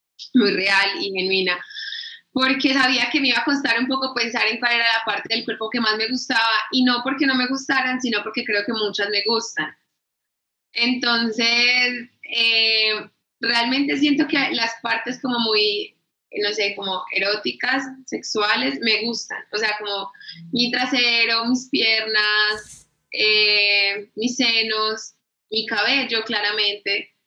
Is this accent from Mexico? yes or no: no; Medellín, Antioquia, Colombia; also born or lived in Cartagena / Valle del Cauca; Soy una mujer afrofeminista, nací en Cartagena, pero vivo en Medellín desde que tengo, no sé, como 7 años más o menos. También viví en el Valle del Cauca un tiempo. Mi mamá es de Bolívar y mi papá es de San Basilio de Palenque.